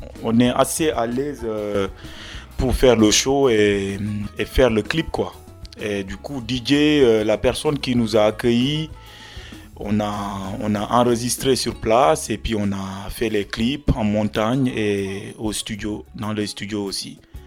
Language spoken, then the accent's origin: French; Casamance, Senegal; Casamance, c'est là d'où je viens. Casamance, c'est dans le sud du Sénégal.